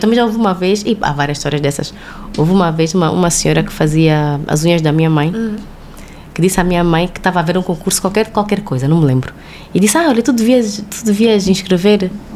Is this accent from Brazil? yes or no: no; Portugal; Sim, sou portuguesa, não sei o quê.